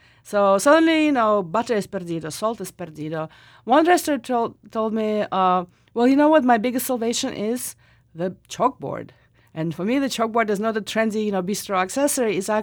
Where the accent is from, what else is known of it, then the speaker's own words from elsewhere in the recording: Russia; English is a second language; growing up in Russia, my second language was Spanish. I went to Spanish speaking school.